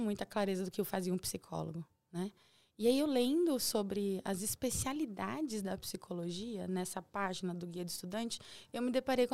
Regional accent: Nova Andradina, Mato Grosso do Sul, Brazil; born there; Bom, eu sou sul-mato-grossense, né? Eu nasci no Mato Grosso do Sul, numa cidade chamada Nova Andradina.

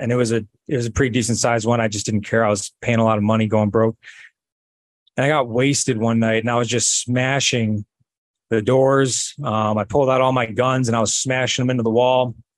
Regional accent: Chicago, Illinois, United States; I was raised in Chicago, and I just had some really bad influences at a really early age. Heroin was a huge problem where I grew up

